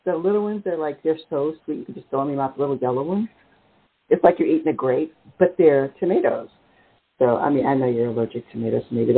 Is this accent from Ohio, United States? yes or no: no; New Orleans, Louisiana, United States; And I'm from New Orleans originally, so no frog legs, no turtle.